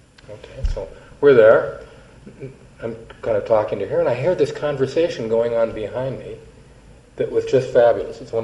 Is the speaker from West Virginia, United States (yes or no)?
no; Bellevue, Washington, United States; I grew up in Bellevue, Washington, less than a mile from Bill Gates where he grew up and where he lives today, and grew up in this environment.